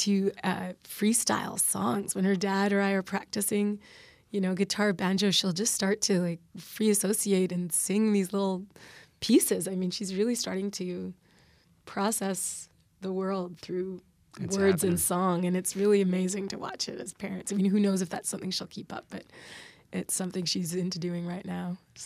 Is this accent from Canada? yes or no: yes; Canada; now in United States; I'm still a Canadian citizen, though.